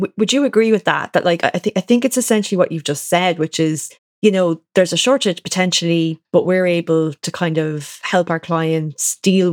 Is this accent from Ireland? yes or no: yes; Ireland; and being Irish returning, I suppose we were at an advantage in any event, because we knew the system. But in Ireland, sometimes, and maybe more so outside of Dublin